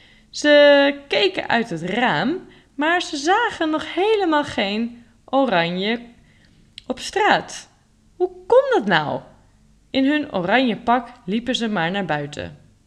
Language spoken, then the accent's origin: Dutch; Groningen, Netherlands; Zoals jullie ook weten, ben ik opgegroeid in Groningen. Dicht bij de Duitse grens.